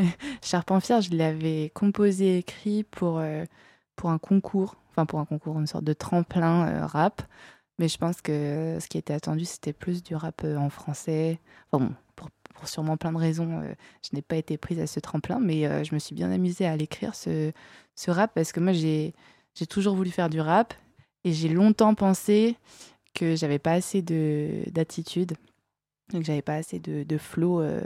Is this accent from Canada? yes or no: no; Réunion, France; j'ai grandi à La Réunion, mais ma famille, elle n'est pas réunionnaise. Mon père, il est de Haute-Savoie, et ma mère, elle est de Madagascar, qui n'est pas très loin de La Réunion. Et en fait, j'ai pas appris la langue de ma mère, j'ai pas appris le malgache